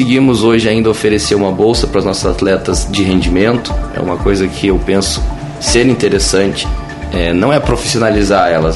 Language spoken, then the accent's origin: Portuguese; Papanduva, Santa Catarina, Brazil; a minha terrinha, Papanduva, eu amo ela demais, eu gosto muito dela, tanto que voltei e fiquei aqui.